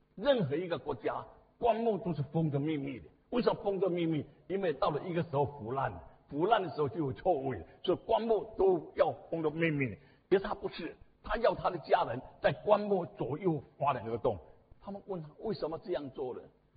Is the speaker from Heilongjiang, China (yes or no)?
no; Xiamen, Fujian, China; 我是厦门人，厦门一个中山公园，那你们知道。